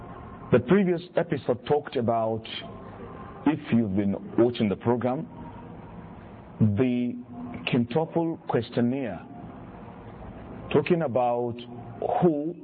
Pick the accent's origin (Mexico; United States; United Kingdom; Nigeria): Nigeria; it is my right as a Nigerian to be educated, to be sheltered, to be properly taken care of health-wise